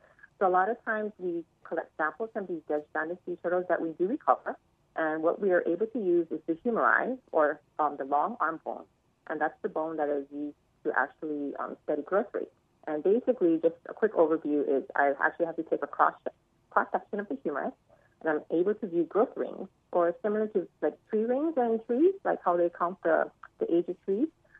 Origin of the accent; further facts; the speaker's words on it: Hawaii, United States; But also being born and raised in Oahu, I've always been fascinated by seeing the sea turtles swimming in the ocean.